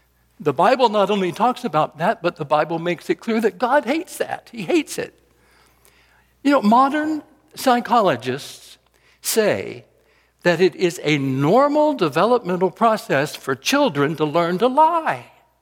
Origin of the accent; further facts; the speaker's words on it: Rockingham, North Carolina, United States; That's the way it was where I grew up in Rockingham, North Carolina.